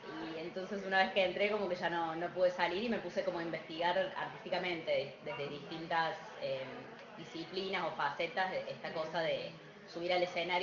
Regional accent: Córdoba, Argentina; also born or lived in Buenos Aires; Vengo de Córdoba Capital, yo soy de Córdoba Capital, viví un tiempo en Buenos Aires donde me formé con algunos maestros de teatro, después volví a Córdoba y ahora estoy en el medio de una gira por el litoral

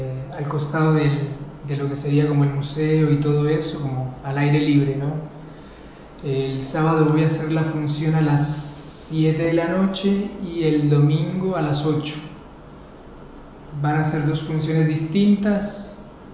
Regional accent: Colombia; moved away as an adult; now in Argentina; Viví 6 años en Buenos Aires, me vine de Colombia a Buenos Aires a estudiar en una escuela de teatro, de mimo en particular.

